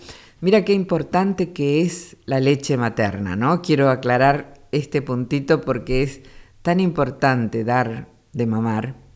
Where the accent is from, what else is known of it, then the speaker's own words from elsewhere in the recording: San Jaime, Entre Ríos, Argentina; Bien, y después seguí de Curuzú hacia San Jaime, mi pueblo donde crecí, porque mis padres estaban instalados en San Jaime